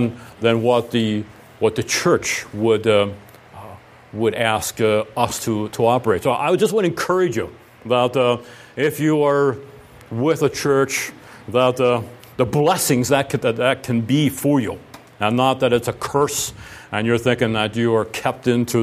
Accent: Ephrata, Pennsylvania, United States; I'm from Ephrata, Lancaster area

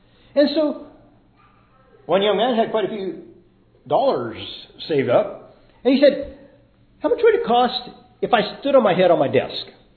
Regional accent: Kansas, United States; I grew up in Kansas. And in Kansas, anybody who is somebody valued education and they value good music.

